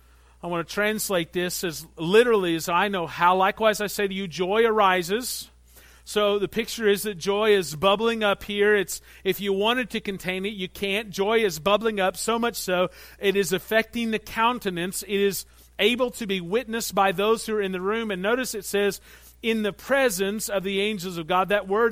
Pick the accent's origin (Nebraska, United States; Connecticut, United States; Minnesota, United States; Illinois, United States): Illinois, United States; Anna; I grew up in Southern Illinois. I don't know if you know where Southern Illinois is. This is not it. Okay, when I'm in Chicago and I say Southern Illinois, they think Joliet. I'm from Anna, Illinois.